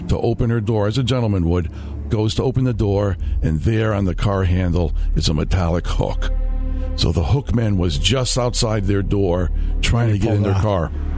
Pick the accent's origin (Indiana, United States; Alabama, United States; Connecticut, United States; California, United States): Connecticut, United States; Bridgeport; also born or lived in Stratford; I grew up in Bridgeport and Stratford and always visiting my family in the Mohawk Valley.